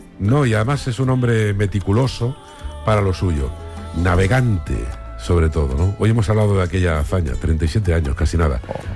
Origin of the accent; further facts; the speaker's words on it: Los Navalucillos, Castilla-La Mancha, Spain; dar un pregón en mi pueblo, en los Navalucíos, o que te nombren hijo predilecto